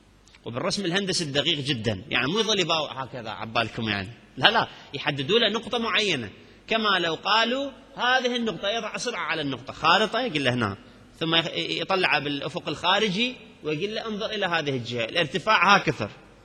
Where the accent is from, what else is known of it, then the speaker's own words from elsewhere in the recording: Qatif, Eastern Province, Saudi Arabia; عندنا بالقطيف أو بالمناطق الشرقية من السعودية، وهي مناطق الشيعية في العام الأغلب